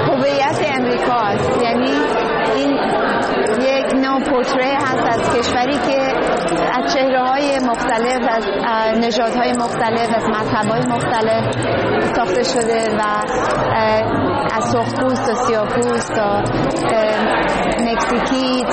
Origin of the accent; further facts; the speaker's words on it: Iran; من به عنوان یه ایرانی